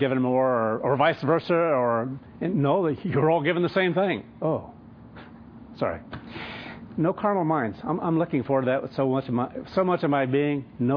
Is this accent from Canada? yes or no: no; Kansas, United States; And I think of some of the old places where I grew up in Kansas